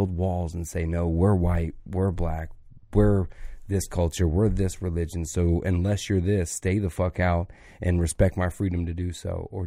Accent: the South, United States; and I'm from the South, so the South helps a lot in this cliche.

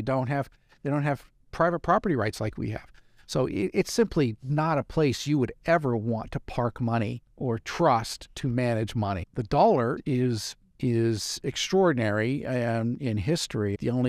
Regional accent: United States; I know being an American, it can feel like it's pretty darn chaotic

